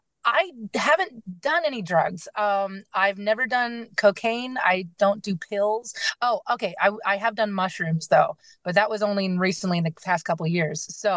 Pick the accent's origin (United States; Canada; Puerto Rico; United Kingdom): United Kingdom; Hayes, London; I'm from Hayes, you know.